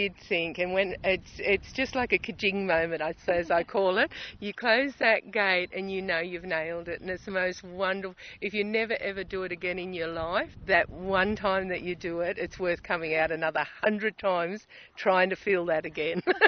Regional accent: Spring Plains, Queensland, Australia; I come from Spring Plains. It's about 140 k's out of Longreach.

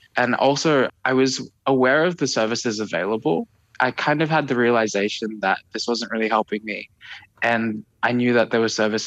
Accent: Australia; growing up in Australia

